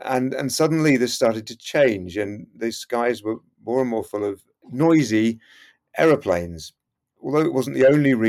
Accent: East of England, United Kingdom; where I grew up in Hertfordshire, so where my parents still live, they live kind of sandwiched halfway between Luton Airport and Stansted Airport.

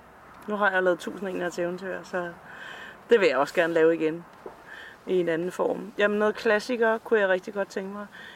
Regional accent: Brøndby Strand, Capital Region of Denmark, Denmark; now in Copenhagen, Denmark; Jeg er vokset op i Brøndby Strand, så sådan et ikke rigtig København, sådan en stor københavner, ikke?

